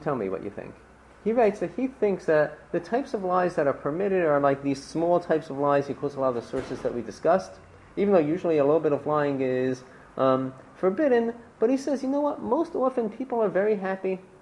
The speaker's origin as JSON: {"language": "English", "town": "Lawrence", "region": "New York", "country": "United States", "tie": "born or raised there", "said": "For example, when I was dating, I grew up in the Five Towns. I never wanted to date any girl from any of the Five Towns, even Inwood."}